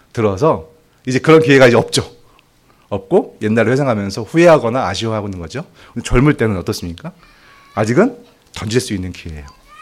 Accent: Dangjin, South Chungcheong, South Korea; 저희 이제 본가가 충남 당진인데 당진에서 부자셨거든요.

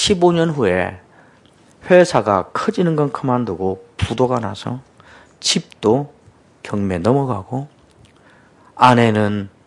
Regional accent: Jeolla, South Korea; 제가 어릴 때 저는 전라도에서 자랐는데

